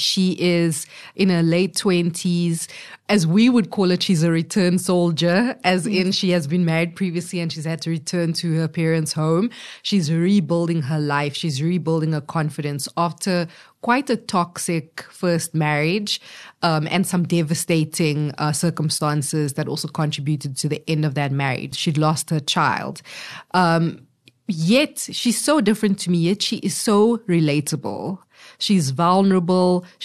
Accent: Cape Town, Western Cape, South Africa; I'm a girl from Cape Town. We say samosa.

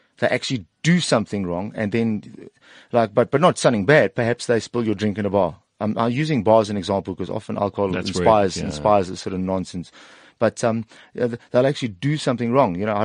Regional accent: South Africa; I don't have to say I'm proudly South African on stage and wear the South African flag around my waist.

